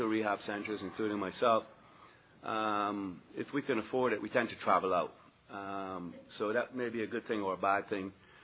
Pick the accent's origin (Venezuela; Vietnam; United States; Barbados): Barbados; I'm an alcoholic. And I'm from Barbados.